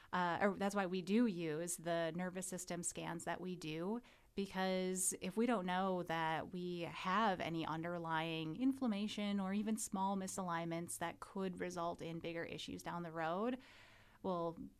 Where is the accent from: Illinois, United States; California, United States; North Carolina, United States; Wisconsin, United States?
Wisconsin, United States; also born or lived in Texas; now in Nashville, United States; So I am originally from Wisconsin.